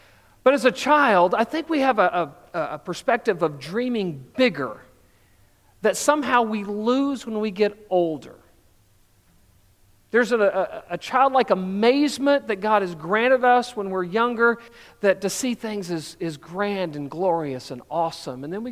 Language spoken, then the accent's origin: English; Texas, United States; You know, growing up in Texas and then other places in the country, everything was big.